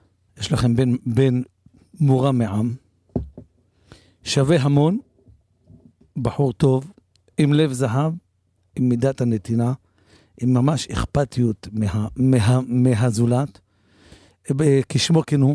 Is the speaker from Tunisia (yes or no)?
yes; Tunisia; אני גם חושש, אני טוניסאי, אל תשכחו את זה.